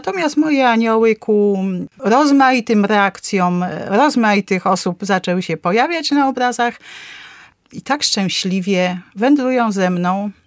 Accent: Zakopane, Lesser Poland, Poland; born there; Ja urodziłam się w Zakopanem.

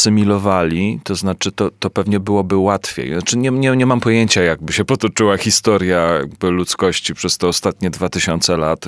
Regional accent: Kielce, Świętokrzyskie Voivodeship, Poland; Bo jestem Polakiem i jestem z Kielc, jedno i drugie.

